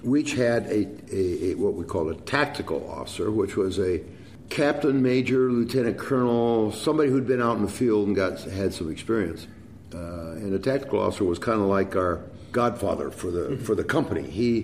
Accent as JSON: {"language": "English", "town": "Detroit", "region": "Michigan", "country": "United States", "tie": "born or raised there", "moved": "yes", "said": "But they left my hometown pretty high and dry. And I realized that that was not the place for me to stay either, because nothing was going to happen."}